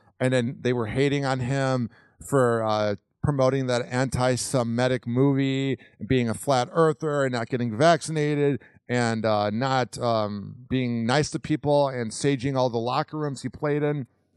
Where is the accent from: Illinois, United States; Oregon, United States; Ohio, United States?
Illinois, United States; Chicago; Been watching it since the Michael Jordan days. I grew up in Chicago.